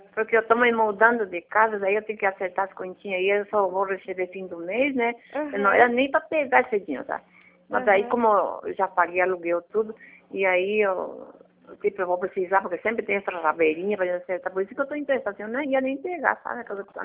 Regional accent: Paraguay; also born or lived in Ponta Grossa; now in Curitiba, Brazil; Paraguai. Mas eu moro no Brasil há muitos anos, tá? É, aqui em Curitiba foi, acho que 12 anos. Mas eu morava em Ponta Grossa. Aí a gente veio pra cá, né?

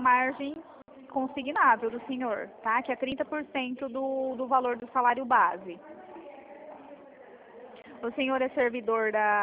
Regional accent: Colíder, Mato Grosso, Brazil; born there; now in Dourados, Brazil; Eu sou nascida em Colíder, Mato Grosso.

